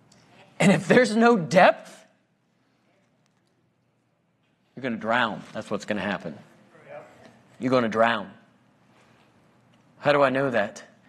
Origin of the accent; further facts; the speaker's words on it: United States; I'm an American too, don't get me wrong.